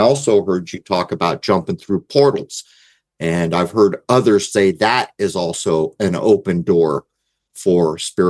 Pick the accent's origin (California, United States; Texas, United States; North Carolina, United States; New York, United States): California, United States; San Diego; But where I grew up in East County, San Diego, is where the Hell's Angels introduced crystal meth.